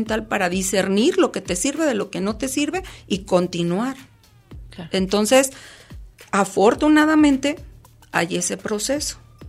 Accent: Mexico; Hay ciertas características que nos hacen distinguirnos, que somos árbitros mexicanos

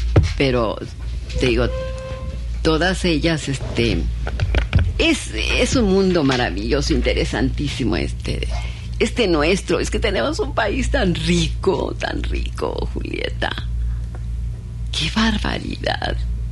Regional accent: Michoacán, Mexico; mi niñez la viví entre indígenas. Mi pueblo minero, linda con el Estado de México.

